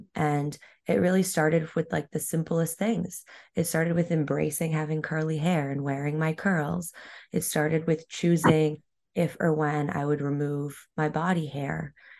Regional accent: United States; no, I'm Iraqi. I grew up in America.

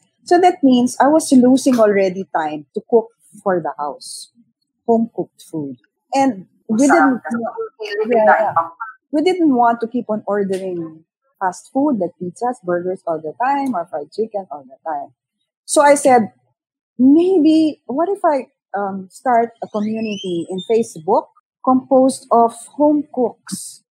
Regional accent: Alabang, Metro Manila, Philippines; I grew up in Alabang, so that's my home.

